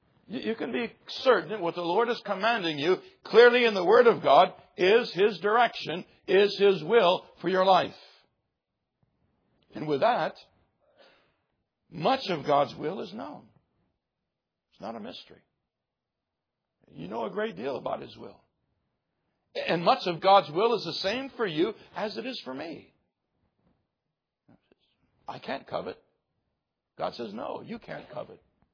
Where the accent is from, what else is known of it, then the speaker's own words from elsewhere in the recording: Michigan, United States; Let my name go forward to be a pastor in what would be my hometown in Michigan.